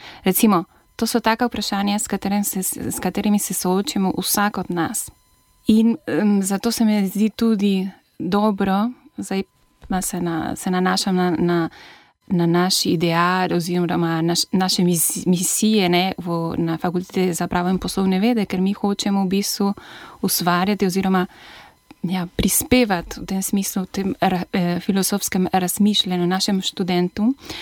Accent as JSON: {"language": "Slovenian", "country": "Chile", "also_born_or_lived": "Italy", "second_language": "Slovenian", "moved": "yes", "lives_now": "Slovenia", "said": "16 let nazaj, ko sem prišla v Slovenijo. Prej sem živela v Italiji, to moram reči. A ne? Nisem prišla direktno iz Čila sem. Sem živela v Italiji, sem tam tudi študirala"}